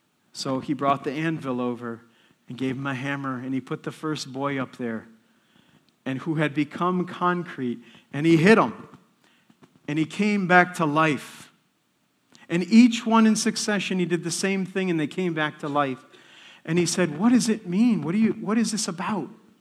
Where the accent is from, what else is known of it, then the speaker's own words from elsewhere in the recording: Detroit, Michigan, United States; I grew up in Detroit, and it was a decent part of Detroit. It's not bad.